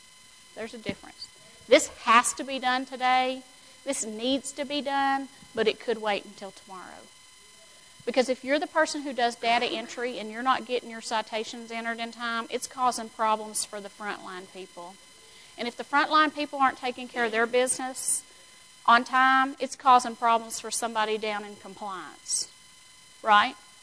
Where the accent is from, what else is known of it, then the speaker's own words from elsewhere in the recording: Gulf Coast, United States; which I'm from the Gulf Coast, in case y'all didn't know that, where we teach our kids at like age one, hunker down.